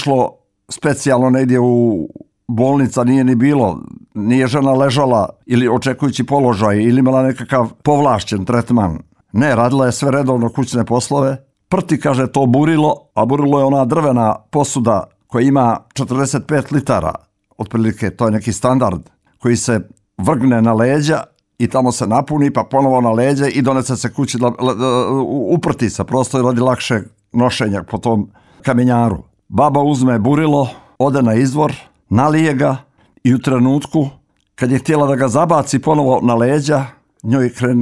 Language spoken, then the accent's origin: Serbian; Morakovo, Nikšić Municipality, Montenegro; u onom mom zavičaju, odakle sam ja, gdje sam rođen, gdje sam nastao, gdje sam rastao, a to je Nikšićki kraj i selo Morakovo u Župi Nikšićkoj, planinsko selo.